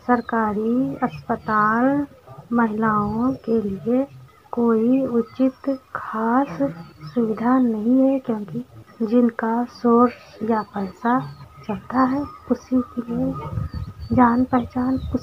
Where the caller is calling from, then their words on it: Balrampur, Uttar Pradesh, India; हमारे ज़िले का नाम बलरामपुर, तहसील तुलसीपुर, थाना महाराजगंज, ब्लॉक कौवापुर, ग्राम सभा बदलपुर। हमारा पिन कोड नंबर 27-12-05।